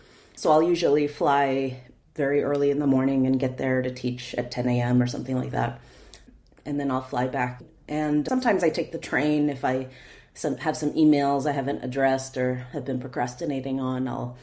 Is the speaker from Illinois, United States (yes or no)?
no; San Antonio, Texas, United States; I grew up in San Antonio, Texas, primarily. And in Texas, there's a thriving public music education program.